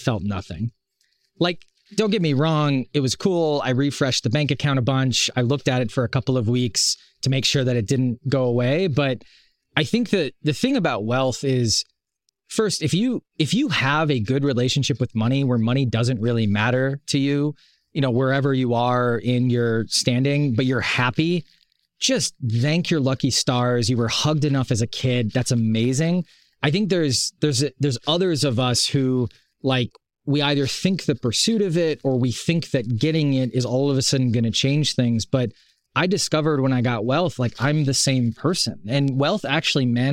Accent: Wisconsin, United States; I grew up in Wisconsin in the Midwest, relatively poor, very blue collar type family.

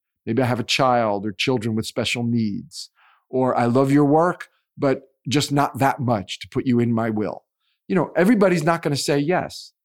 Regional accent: New Jersey, United States; I'm from New Jersey, New York, close to New York City.

